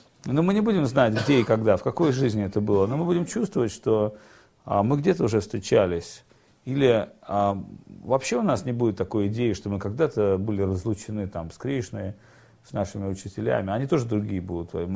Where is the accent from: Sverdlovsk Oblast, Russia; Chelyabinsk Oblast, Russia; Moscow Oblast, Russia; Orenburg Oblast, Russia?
Orenburg Oblast, Russia; Orenburg; я тоже из Оренбурга